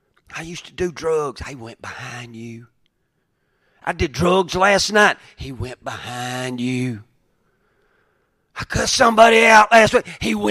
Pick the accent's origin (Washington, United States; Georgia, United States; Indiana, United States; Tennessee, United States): Georgia, United States; Corinth; They're from Draketown. I'm one step up. I'm from Corinth.